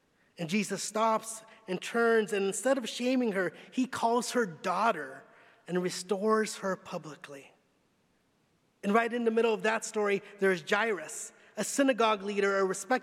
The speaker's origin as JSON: {"language": "English", "town": "Long Beach", "region": "California", "country": "United States", "tie": "born or raised there", "said": "I grew up in Long Beach, California, and I'm sure there are more celebrities from the LBC"}